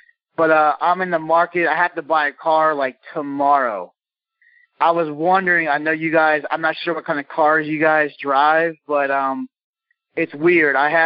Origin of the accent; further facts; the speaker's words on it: Raleigh, North Carolina, United States; from Raleigh, North Carolina